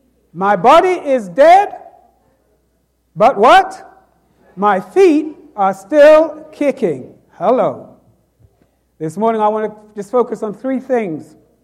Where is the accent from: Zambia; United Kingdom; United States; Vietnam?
United Kingdom; London; what happened in my hometown of London, England, just a few weeks ago